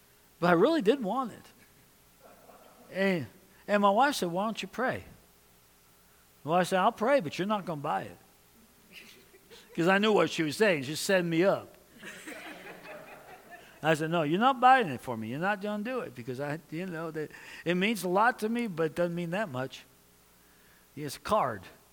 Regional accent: New York, United States; Even though I grew up in New York and I should have been a Mickey Mantle fan.

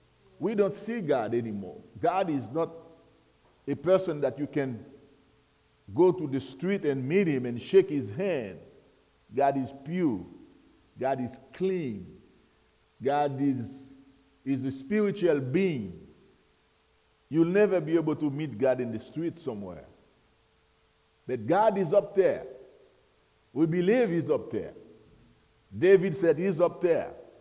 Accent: Haiti; English is a second language; I can't read it like you do because I'm not able to pronounce the word properly, being born and raised in Haiti. I do know that I sound funny when I speak, but that's all I can do.

